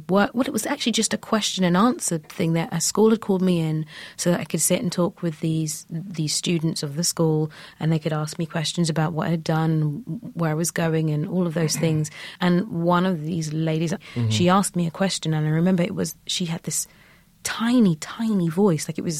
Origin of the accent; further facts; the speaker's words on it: London, United Kingdom; I'm from London, born and bred. My parents are both Nigerian. And I guess the African background is very emotional anyway.